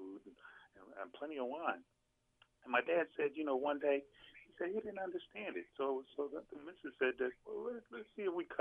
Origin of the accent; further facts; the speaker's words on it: Philadelphia, Pennsylvania, United States; And growing up in North Philadelphia, you tend to get more street advice than family advice.